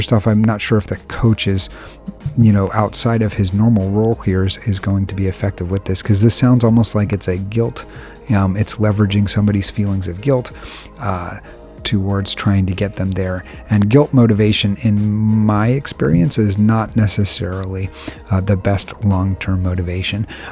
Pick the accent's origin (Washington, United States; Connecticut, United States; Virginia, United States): Connecticut, United States; Growing up in Connecticut, we were kind of between football teams